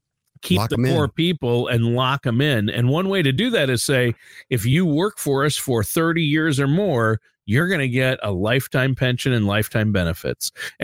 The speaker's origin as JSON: {"language": "English", "region": "Minnesota", "country": "United States", "said": "And I'm from Minnesota, and one of the nation's, North America's largest window manufacturers started in the town, Stillwater, Minnesota, near here."}